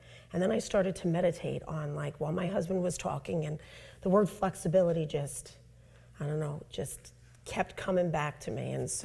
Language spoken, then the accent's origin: English; Staten Island, New York, United States; We're from Staten Island.